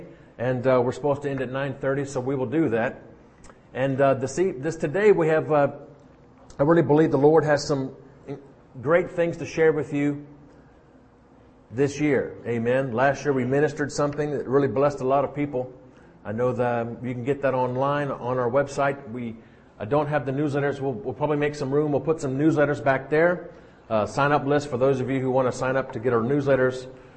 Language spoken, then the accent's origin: English; New Orleans, Louisiana, United States; born there; And I'm originally from South Louisiana, New Orleans. I was born in New Orleans, but lived around the world.